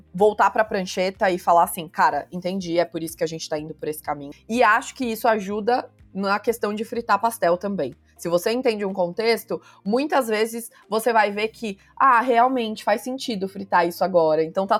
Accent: Minas Gerais, Brazil; Isso, eu sou mineira, eu sou uma mistura de Brasil com Egito. É uma mistura de Minas Gerais com Chile.

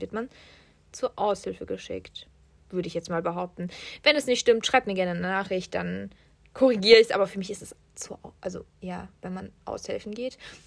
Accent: Germany; ich bin Deutsche

